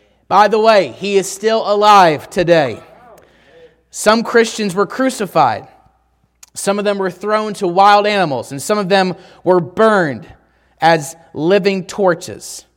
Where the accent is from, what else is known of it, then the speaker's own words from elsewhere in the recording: Pennsylvania, United States; Growing up in Pennsylvania, I have a vivid memory of what is called the Blizzard of 1993.